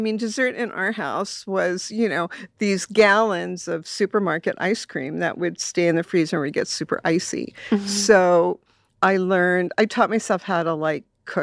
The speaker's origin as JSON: {"language": "English", "town": "Los Angeles", "region": "California", "country": "United States", "tie": "born or raised there", "said": "So I grew up in Silver Lake in the 60s, a very, very, very different place."}